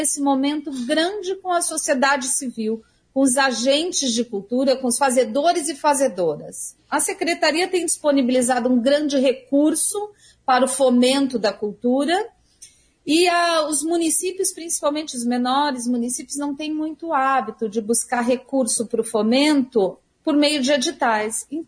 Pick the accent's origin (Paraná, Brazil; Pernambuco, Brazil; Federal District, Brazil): Paraná, Brazil; Cascavel; born there; Porque eu venho do interior, né? Eu nasci em Cascavel